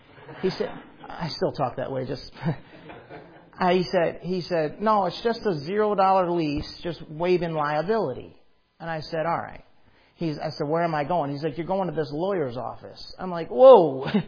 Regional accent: South Lyon, Michigan, United States; there had been a group of people back here in my hometown who had been saying, hey, we want you to come up and start a church. We want you to come up and start a church. You want me to? And I'm like, look, I've been trying to get away from South Lyon my entire life.

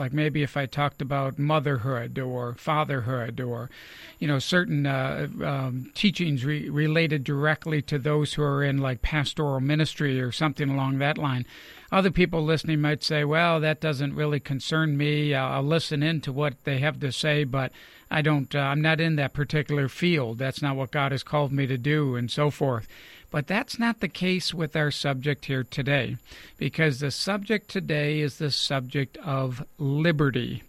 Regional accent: Buffalo, New York, United States; I'm originally from Buffalo. I watched all those games and rooted for the Bills for many, many years

